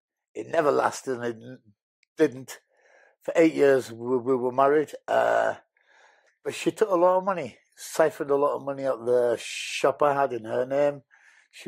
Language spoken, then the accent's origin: English; Huddersfield, Yorkshire and the Humber, United Kingdom; English is a second language; I didn't speak any English. Moved to Huddersfield, went to schooling there.